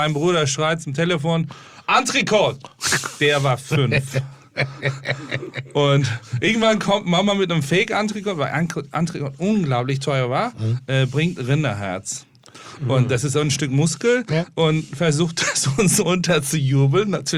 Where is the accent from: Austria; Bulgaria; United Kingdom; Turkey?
Turkey; German is a second language; sehr in Verbindung mit dem Meer aufgewachsen. Ja. Auch mein Vater hatte Schiffe und. Ich habe sehr viel Zeit in der Ägäischen Küste verbracht. Mit meinem Großeltern, meine Eltern in Istanbul gearbeitet haben.